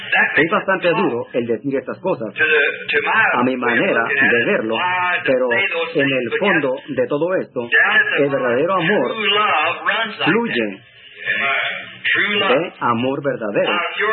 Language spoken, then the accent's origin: Spanish; Indiana, United States; also born or lived in Kentucky; Cuando era un niño, nadie me quería. Nadie me ocupaba de nada. Yo vivía aquí en Indiana, pero nací en Kentucky y era el pájaro raro para estos niños de aquí.